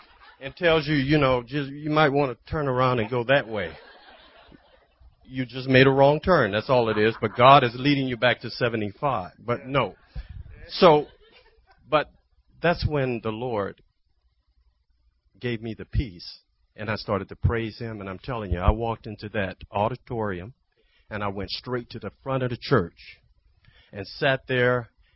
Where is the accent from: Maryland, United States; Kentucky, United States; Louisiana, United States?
Louisiana, United States; I'm from Louisiana, okay? And I'm from a small town in Louisiana. It's quite racist.